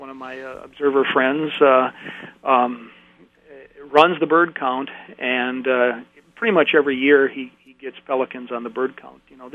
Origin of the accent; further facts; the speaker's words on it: Shawano, Wisconsin, United States; when I was growing up in the Shawano area, and I have a cottage there yet